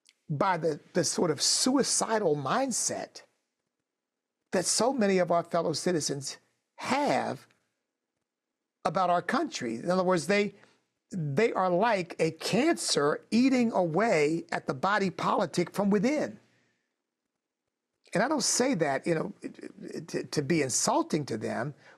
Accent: United States; the great blessing that I acknowledge of being an American.

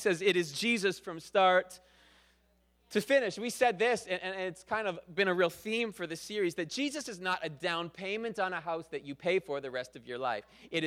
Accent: Canada; Not, like, I'm Canadian, so not the good guy shoots the bad guy.

